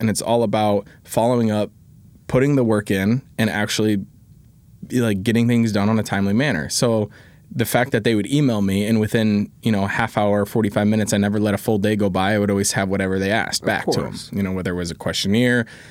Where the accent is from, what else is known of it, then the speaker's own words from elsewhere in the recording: Indianapolis, Indiana, United States; I was born in Indianapolis. So when he was with the Colts, like, I grew up watching Freeney off the edge and I loved it.